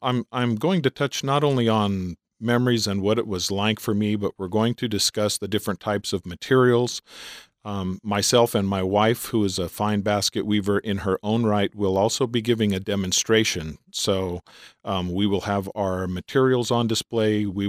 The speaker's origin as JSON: {"language": "English", "town": "Geyserville", "region": "California", "country": "United States", "also_born_or_lived": "Alexander Valley / Trinity County", "said": "I'm an enrolled member of the Dry Creek Rancheria Band of Pomo Indians in Geyserville."}